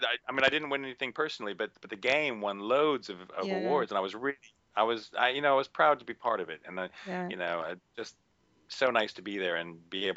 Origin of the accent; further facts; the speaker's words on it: United States; moved away as an adult; now in United Kingdom; I grew up in the States. I did all my training in the States. But I met a lovely British lass, and, we moved over to the UK in 1999 after I finished grad school